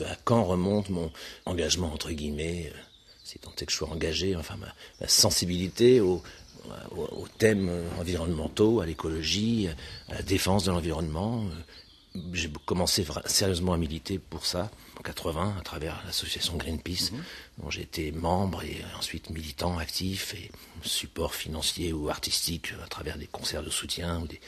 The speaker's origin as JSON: {"language": "French", "town": "Paris", "region": "Île-de-France", "country": "France", "said": "Je suis attaché à ma ville, même si elle est un petit peu détruite"}